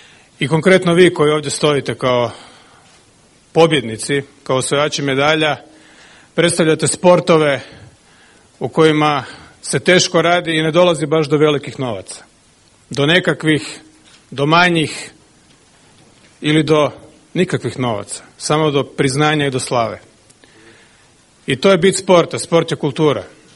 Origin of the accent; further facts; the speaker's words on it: Croatia; Kao Hrvat se uvijek vani osjećam dobro, jer smatram da dolazim iz jedne dobre, male zemlje